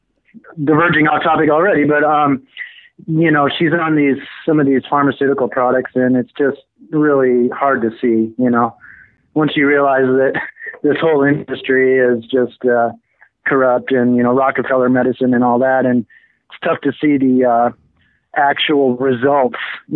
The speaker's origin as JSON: {"language": "English", "region": "New Jersey", "country": "United States", "lives_now": "Seattle, United States", "said": "Yo, George … from New Jersey."}